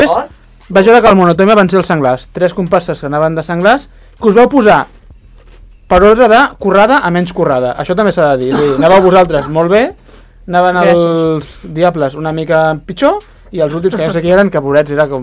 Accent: United Kingdom; jo com a bon britànic no m'agrada

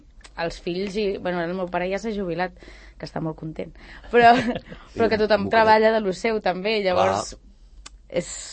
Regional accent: Sant Cugat del Vallès, Catalonia, Spain; Sí que a vegades dic que sóc de Sant Cugat amb la boca petita

